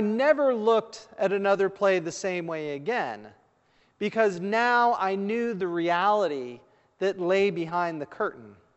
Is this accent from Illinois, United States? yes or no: no; West Virginia, United States; Growing up in West Virginia, I loved all the things that a West Virginia boy ought to love.